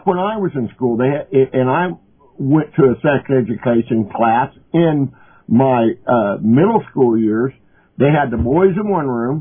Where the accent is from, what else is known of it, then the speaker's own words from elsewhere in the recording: Wichita, Kansas, United States; also born or lived in San Jose, California; And by the way, I was born in San Jose, California. I was brought to Wichita, Kansas when I was like 3 years old.